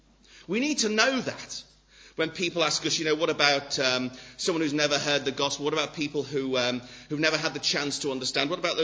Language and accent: English; England, United Kingdom; It sounds a ridiculous doctrine to us because we're English